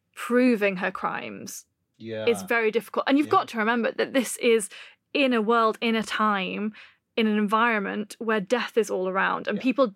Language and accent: English; England, United Kingdom; I grew up in the Staffordshire, Cheshire area